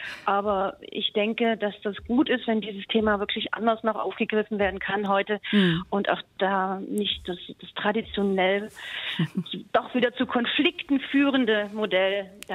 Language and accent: German; Dresden, Saxony, Germany; now in Bern, Switzerland; Ja, ich lebe heute in der Schweiz. Ich rufe aus der Schweiz an, aus Bern. Okay. Genau, aber ich bin Dresdnerin.